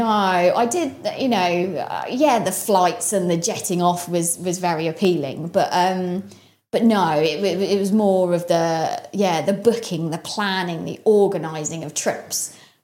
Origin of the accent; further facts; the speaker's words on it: Totland, South East England, United Kingdom; So, Totland. Yeah, I grew up in Totland.